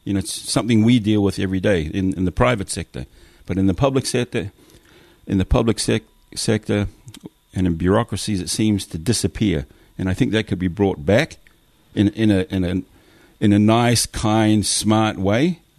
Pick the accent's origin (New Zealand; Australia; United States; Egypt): United States; Los Angeles, California; And my parents moved to Los Angeles in the 70s. So we grew up in Los Angeles.